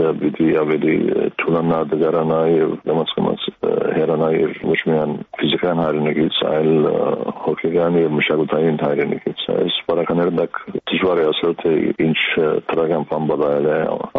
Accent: United States; որպես ամերիկահայ անշուշտ մենք նախանդրում ենք

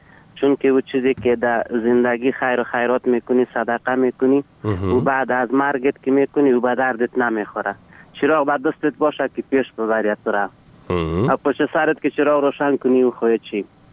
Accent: Ghorband, Parwan, Afghanistan; افغان هستیم از غوربند.

